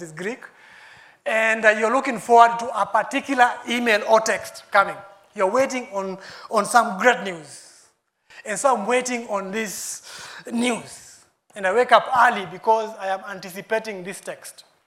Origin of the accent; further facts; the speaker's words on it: Mombasa, Mombasa County, Kenya; You know, I come from Mombasa. Okay, I grew up in Mombasa, I don't come from Mombasa.